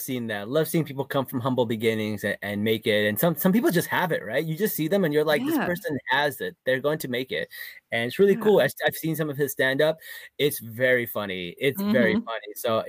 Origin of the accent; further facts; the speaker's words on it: New Jersey, United States; That's how I felt as a Pakistani from New Jersey watching Miss Marvel.